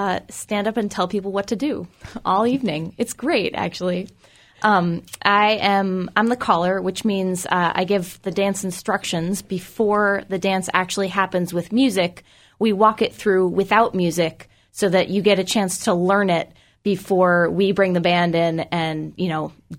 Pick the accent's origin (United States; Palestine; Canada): United States; Vermont; Yeah, I mean, well, I'm actually from Vermont. The band is from Boston.